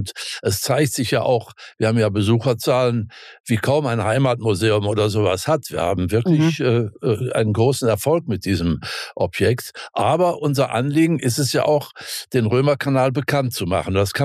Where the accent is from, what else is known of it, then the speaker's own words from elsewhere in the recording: North Rhine-Westphalia, Germany; born there; Also heute lieber Rheinland, obwohl ich, wenn ich in Westfalen stehe, in meinem Geburtsort und gucke auf meine alte Schule